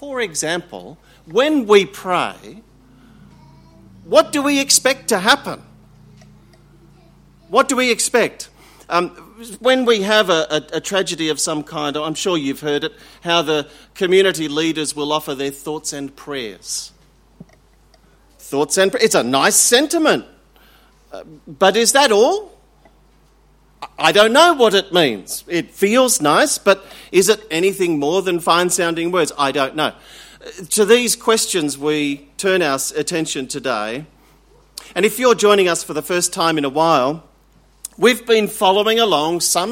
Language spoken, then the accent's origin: English; Australia; accent: bogan Australian; Or are they expecting my accent to suddenly shift from bogan Australian to, you know, upper crust British, you know, Archbishop of Canterbury?